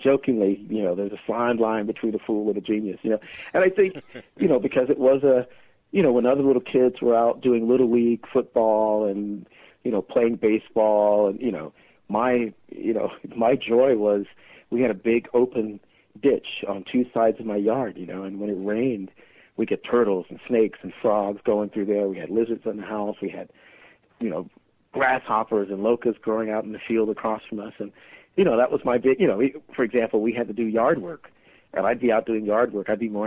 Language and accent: English; Columbia, South Carolina, United States; Well, as you said, I grew up in Columbia, South Carolina.